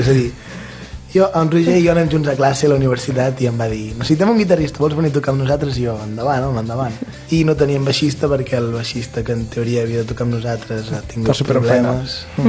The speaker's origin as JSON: {"language": "Catalan", "town": "Vilassar", "region": "Catalonia", "country": "Spain", "said": "Tinc un grup de funk que es diuen … que bueno, som tots de Vilassar"}